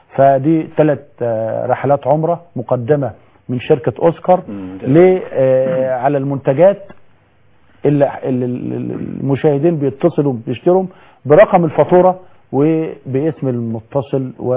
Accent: Egypt; يعني انا رجل كمصري

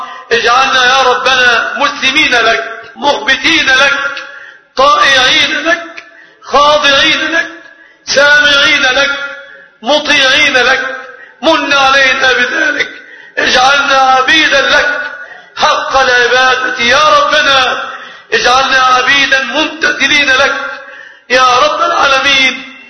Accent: Egypt; بلادنا مصر

